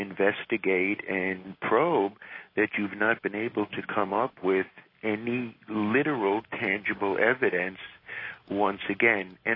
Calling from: Tel Aviv, Tel Aviv District, Israel; from Tel Aviv.

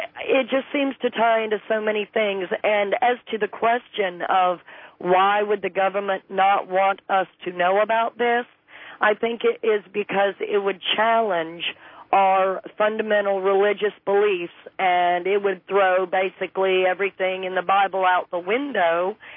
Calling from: North Carolina, United States; I'm calling from Western North Carolina.

